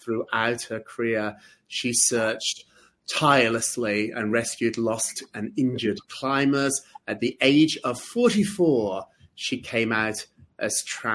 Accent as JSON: {"language": "English", "country": "United Kingdom", "said": "talking to my British friends, I'm from Britain"}